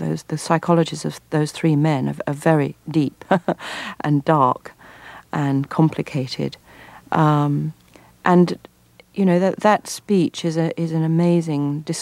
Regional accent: England, United Kingdom; I grew up in a little town, dormitory town, about 40 miles outside of London.

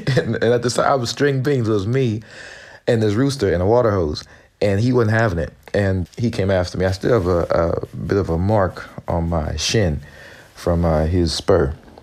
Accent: Texas, United States; also born or lived in California; I was born in California and then moved to Texas very early on, where my maternal and paternal grandparents are

